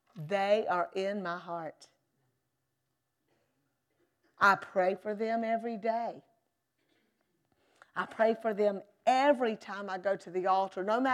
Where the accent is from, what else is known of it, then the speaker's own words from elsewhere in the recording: Alabama, United States; now in Raleigh, United States; Well, I grew up in Southern Alabama. And we used words like, for a shovel, we called it a scoop.